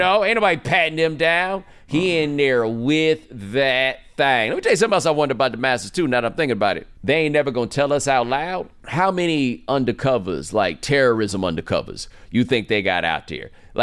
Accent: Texas, United States; Like, keep in mind here, I'm from Texas, okay?

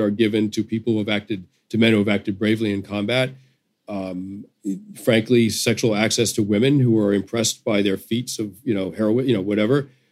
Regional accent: United States

